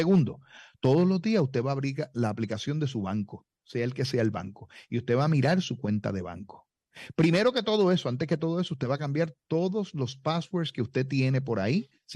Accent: Puerto Rico; somos puertorriqueños

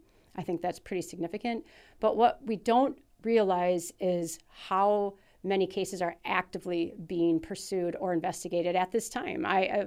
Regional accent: Milwaukee, Wisconsin, United States; I grew up in Milwaukee. I had no idea.

